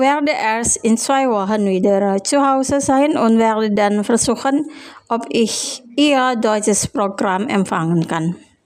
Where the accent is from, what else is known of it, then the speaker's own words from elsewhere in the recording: Denmark, Western Australia, Australia; Mein Heimatort ist eine kleine Stadt namens Denmark. Das liegt ganz unten an der Südküste von Western Australien.